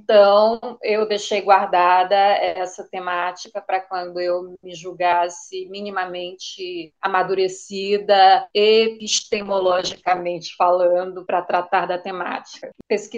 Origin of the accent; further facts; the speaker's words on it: Maranhão, Brazil; moved away as an adult; Eu sou maranhense do interior do Maranhão. E me mudei muito jovem para Brasília, fiz a graduação na Universidade de Brasília.